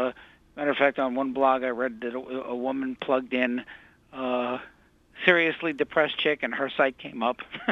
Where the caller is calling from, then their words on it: New York, United States; Rockland County, New York.